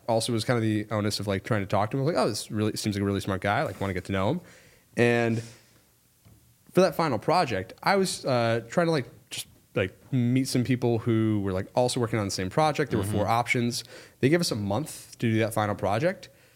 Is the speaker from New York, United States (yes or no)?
yes; New York, United States; It's like, oh, New York. No way. Me too. Turns out we grew up 5 minutes away from each other back at home.